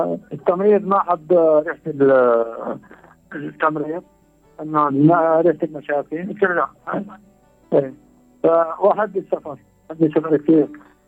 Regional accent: Syria; انا حتى في عندنا في سوريا اسمه جابي بالنقل الداخلي

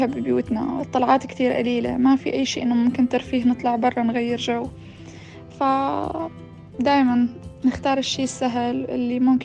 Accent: Syria; في ظروف مثل ظروف حرب، أنا من سوريا

